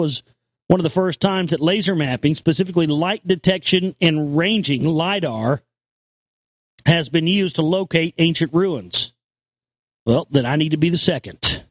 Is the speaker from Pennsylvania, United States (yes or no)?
no; Texas, United States; I'm from Texas.